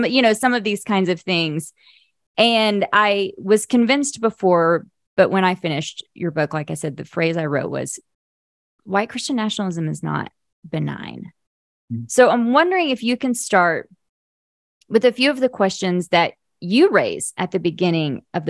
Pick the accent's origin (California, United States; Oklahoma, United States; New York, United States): Oklahoma, United States; You know, I grew up in Oklahoma.